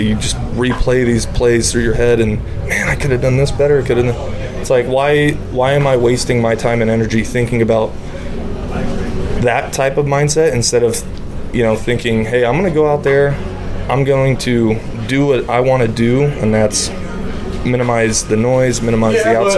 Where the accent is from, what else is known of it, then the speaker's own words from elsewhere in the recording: San Jose, California, United States; Like I said, I'm from San Jose, Campbell area, so yeah. I grew up an A's fan.